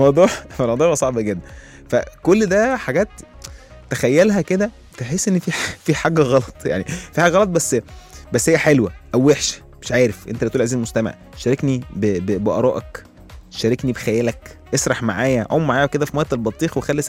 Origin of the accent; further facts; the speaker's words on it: Egypt; ولكن تخيل احنا كمصريين بقى ممكن ممكن ممكن يبقى ايه الوضع يعني